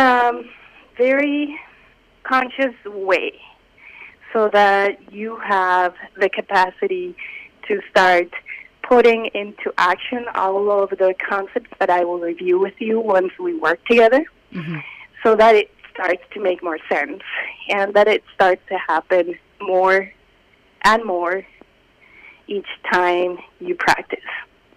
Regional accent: Colombia; So I am originally from South America, Colombia.

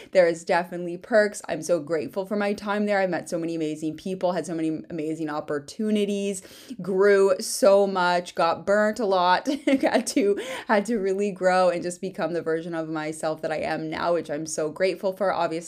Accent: Vermont, United States; I'm from Vermont in the States. I knew I didn't want to go back there, but I didn't know where I wanted to be.

